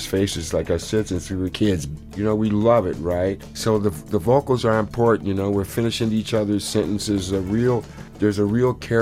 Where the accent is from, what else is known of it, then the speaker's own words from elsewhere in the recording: Minneapolis, Minnesota, United States; he's from Coon Rapids, I'm from South Minneapolis, we're vibing each other up.